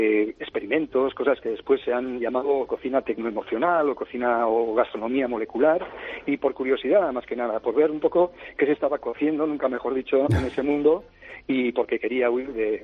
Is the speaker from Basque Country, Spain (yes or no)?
yes; Basque Country, Spain; Yo no era aficionado a la cocina, ahora sí lo soy, pero incluso siendo vasco, era un vasco un tanto atípico